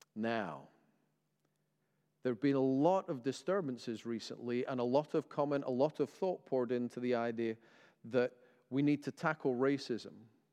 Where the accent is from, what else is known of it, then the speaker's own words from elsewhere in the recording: Scotland, United Kingdom; I was born in Scotland. I've grown up in Scotland to English parents with a bit of Welsh and German heritage. So I guess I'm European through and through.